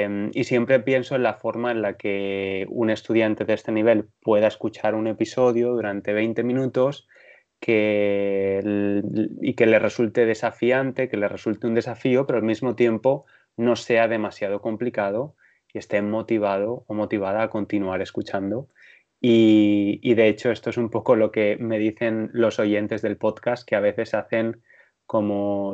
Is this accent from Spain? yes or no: yes; Spain; Sí, es la hora de la siesta, ¿no? Como soy español.